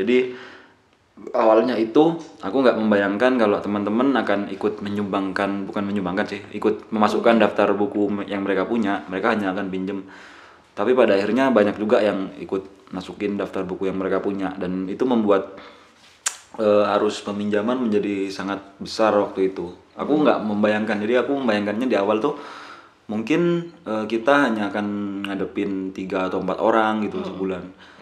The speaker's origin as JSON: {"language": "Indonesian", "town": "Sumenep", "region": "East Java", "country": "Indonesia", "said": "Saya asli Sumenep. Sebenarnya imitasi antara Sumenep dan Bululawang."}